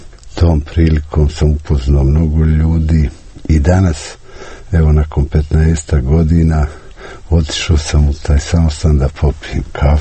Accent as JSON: {"language": "Bosnian", "town": "Sarajevo", "region": "Federation of Bosnia and Herzegovina", "country": "Bosnia & Herzegovina", "tie": "born or raised there", "said": "Sarajevo je moj rodni grad. Moja porodica živi u Sarajevu s majčine strane preko 300 godina. Ja sam 8 puta izlazio iz Sarajeva, 8 puta sam se vraćao u Sarajevo."}